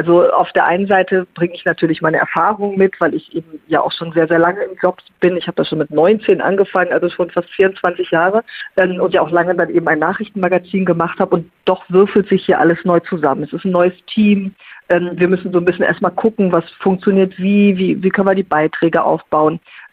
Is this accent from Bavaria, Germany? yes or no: no; North Rhine-Westphalia, Germany; im Kreis Lippe war, in meiner alten Heimat